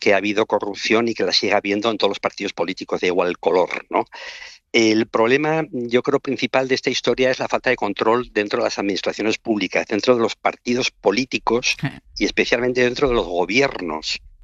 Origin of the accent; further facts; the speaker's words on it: Pamplona, Navarre, Spain; encontré el piso en el que vivía en Pamplona, muy cerca al Colegio de Jesuitas, donde yo había estudiado, yo soy de Pamplona